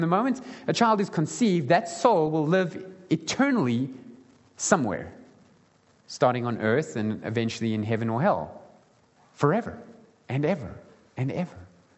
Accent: South Africa; I'm South African, and we're going to go somewhere in the world

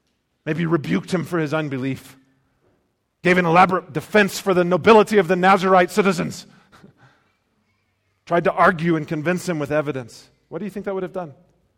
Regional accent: United States; now in South Africa; why I'm American living in South Africa

